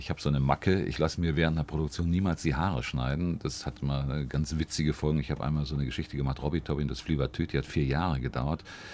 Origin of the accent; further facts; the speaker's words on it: Bavaria, Germany; also born or lived in Cologne / Silesia; Also ich bin geborener Kölner. Ich bin einer der wenigen Kölner mit Taufschein, mit Duffesbachwasser getauft. Aber eben einfach durch kriegsbedingte Wirren bin ich also aufgewachsen in Schlesien, in Bayern. Mein Vater kam aus Schlesien.